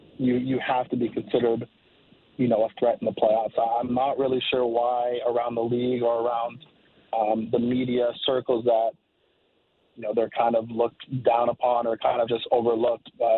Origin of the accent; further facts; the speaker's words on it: Canada; Well, obviously growing up in Canada